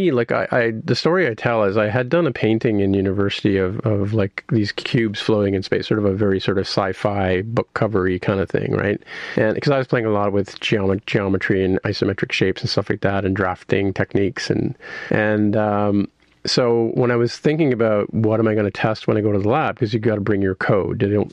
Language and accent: English; Canada; But so for me, though, my experience was, obviously being Canadian, I did look at buying one on day one